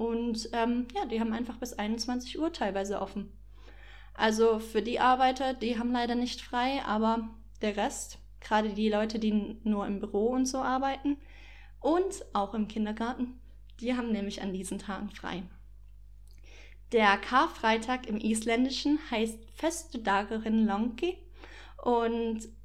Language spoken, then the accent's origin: German; Germany; weil es ist für mich, muss ich sagen, persönlich als Deutsche sehr schwer zu betonen